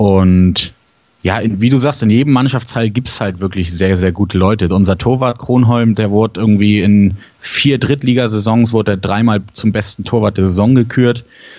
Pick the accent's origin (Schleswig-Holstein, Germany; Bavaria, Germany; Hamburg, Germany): Schleswig-Holstein, Germany; Kiel; weil irgendwie als Kieler war es immer so